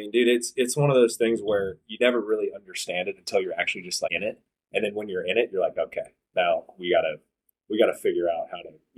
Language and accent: English; Kansas, United States; I was a pretty sheltered kid growing up in Kansas. Went to Aquinas.